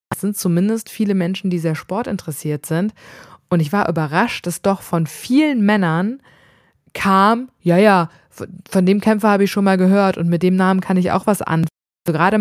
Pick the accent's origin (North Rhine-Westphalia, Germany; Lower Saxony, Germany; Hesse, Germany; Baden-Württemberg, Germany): Hesse, Germany; Frankfurt; ich bin im Bahnhofsviertel aufgewachsen in Frankfurt, was ja schon ein hartes Pflaster ist.